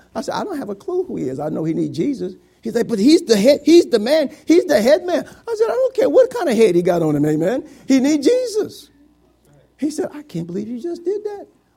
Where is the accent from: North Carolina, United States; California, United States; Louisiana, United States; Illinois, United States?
Illinois, United States; Joliet; Now I'm from Joliet, amen, which is close to Chicago